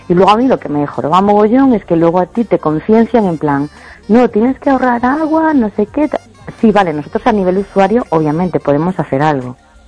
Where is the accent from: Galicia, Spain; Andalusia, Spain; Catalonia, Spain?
Galicia, Spain; A Coruña; Y yo, por ejemplo, que soy de Coruña